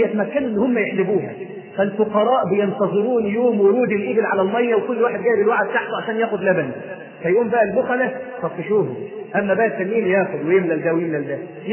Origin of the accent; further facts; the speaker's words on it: Egypt; واحفظ بلدنا مصر من كل مكروه وسوء